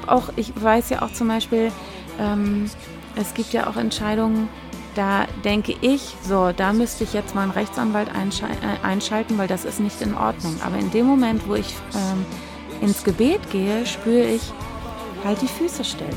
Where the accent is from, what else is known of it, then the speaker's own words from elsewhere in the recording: Hamburg, Germany; also born or lived in London; Nee, ich habe meine Teenie-Zeit in Hamburg zugebracht. Also ich bin aus London damals nach Hamburg gekommen